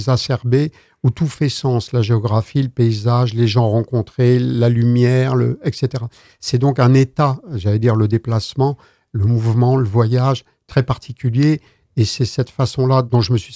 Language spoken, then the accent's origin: French; Lorient, Brittany, France; Moi, je suis de Lorient, hein, d'origine.